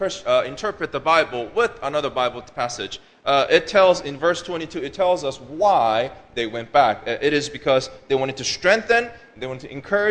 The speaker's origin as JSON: {"language": "English", "country": "Japan", "tie": "born or raised there", "said": "as I am Korean American, and I grew up in Japan, and I studied in China."}